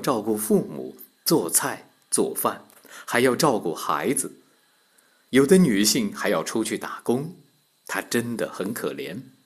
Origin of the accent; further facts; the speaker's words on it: China; 我们中国人常说男儿有泪不轻弹